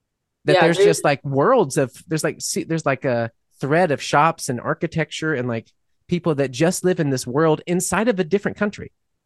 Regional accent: Mississippi, United States; also born or lived in New Orleans; but we also grew up in the South, like I was born in Mississippi and yeah. And then we lived in New Orleans for a long time.

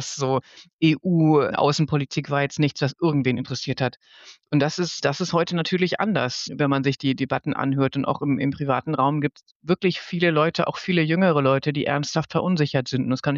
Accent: Northern Germany, Germany; also born or lived in Lower Saxony; now in Hamburg, Germany; Bin ja aus dem Norden, habe auch in verschiedenen Orten in Niedersachsen gelebt, nicht so weit von Hamburg weg. Aber Hamburg ist ganz klar die Stadt, wo ich gerade sein will.

